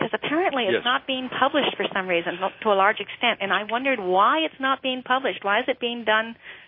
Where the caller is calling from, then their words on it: San Francisco, California, United States; from San Francisco Bay Area.